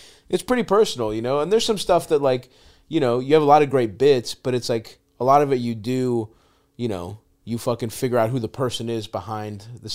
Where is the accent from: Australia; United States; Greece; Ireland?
Greece; I'm from Greece